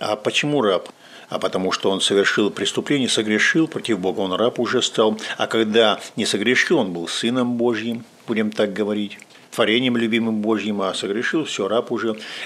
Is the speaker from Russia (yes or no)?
yes; Rudnichny, Kirov Oblast, Russia; В Рудничном родился и там пригодился, что называется. То есть священником служу у себя на родине.